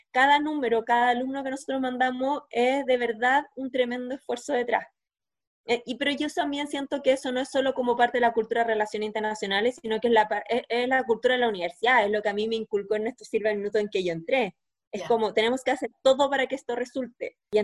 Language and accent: Spanish; Chile; no, yo soy chilena, llévenme al aeropuerto